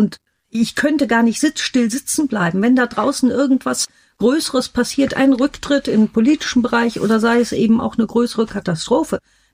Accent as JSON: {"language": "German", "town": "Bonn", "region": "North Rhine-Westphalia", "country": "Germany", "tie": "born or raised there", "said": "Ja, ja, ich bin tatsächlich im Herzen von Bonn groß geworden. Natürlich genau zu der Zeit, wo sie noch Bundeshauptstadt war, tatsächlich."}